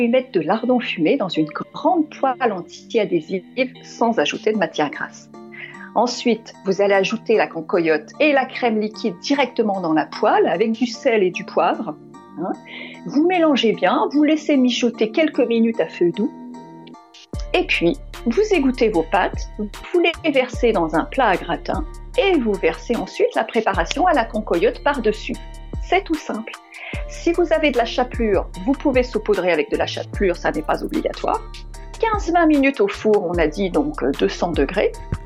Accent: Bourgogne-Franche-Comté, France; je viens du Jura

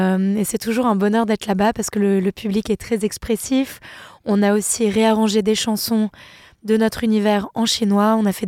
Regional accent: Switzerland; je suis suisse, on est suisse, mais on est des voyageurs. La Suisse, c'est notre pays de cœur

